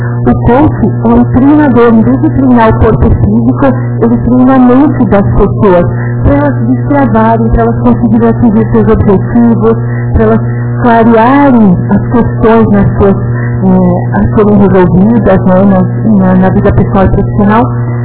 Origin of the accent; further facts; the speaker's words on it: Nova Roma do Sul, Rio Grande do Sul, Brazil; Eu só tenho boas lembranças da minha infância e juventude aqui em Nova Roma do Sul.